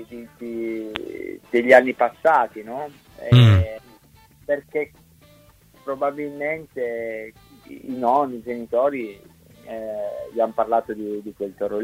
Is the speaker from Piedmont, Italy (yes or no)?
yes; Turin, Piedmont, Italy; io sono nato a Torino, sono cresciuto